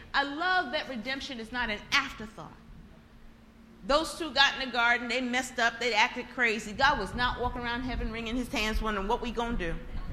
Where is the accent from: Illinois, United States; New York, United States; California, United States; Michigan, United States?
New York, United States; New York City; Now, I'm from New York City originally. Can you tell? Born and raised in Southeast Queens.